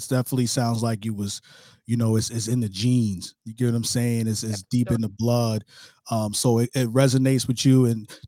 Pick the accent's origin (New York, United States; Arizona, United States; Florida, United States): New York, United States; Brooklyn; I'm from Brooklyn, New York, that, you know, really?